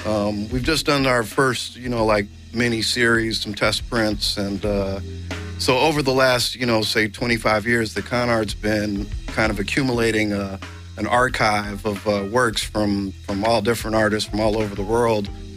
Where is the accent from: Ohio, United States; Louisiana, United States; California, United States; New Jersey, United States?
California, United States; Los Angeles; In L.A., kind of Hollywood area. Hung out at Fairfax, but didn't officially go there.